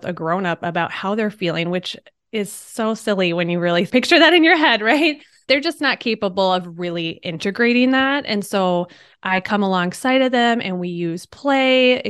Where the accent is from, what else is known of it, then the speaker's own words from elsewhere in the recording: Wisconsin, United States; And I have been in Minnesota probably, 15 years. I came from Wisconsin. So I've basically been a Midwest girl my whole life.